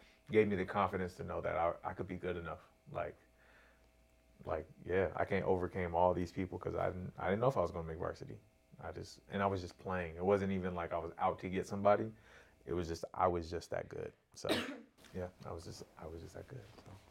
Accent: Corona, California, United States; I grew up in Corona.

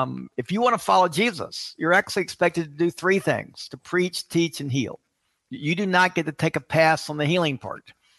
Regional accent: Atlanta, Georgia, United States; now in Memphis, United States; I did. I grew up in Atlanta. And at the time when I'm ready to start my own church-based health clinic, I wanted to stay in the South. I did not want to go back to Atlanta.

